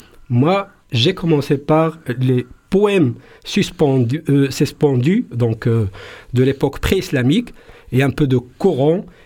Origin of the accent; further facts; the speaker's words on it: Marrakesh, Marrakesh-Safi, Morocco; moi, je suis né, c'est vrai, à Safi. C'est une ville côtière, mais j'ai ouvert les yeux, disons, à Marrakech.